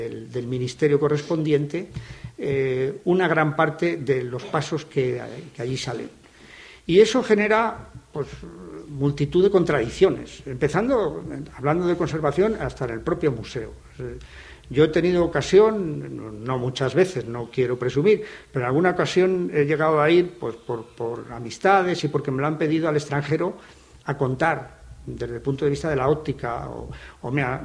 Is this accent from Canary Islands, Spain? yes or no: no; Valladolid, Castile and León, Spain; yo también, como vallisoletano, pues siento especialmente la Semana Santa de Valladolid, porque he salido en ella pues desde niño y la he vivido desde mi infancia